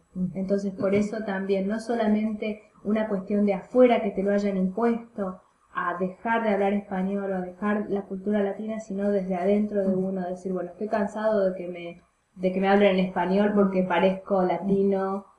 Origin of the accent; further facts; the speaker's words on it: Argentina; now in United States; argentina, mi marido es de Israel, tiene una mezcla bastante grande